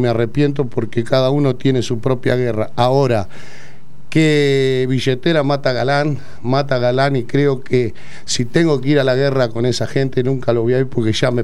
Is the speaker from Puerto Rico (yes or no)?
no; Argentina; porque somos argentinos